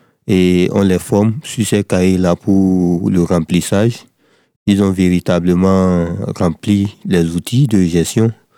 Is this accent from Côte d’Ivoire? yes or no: no; Benin; now in France; Je suis béninois. Je viens d'arriver en Bretagne.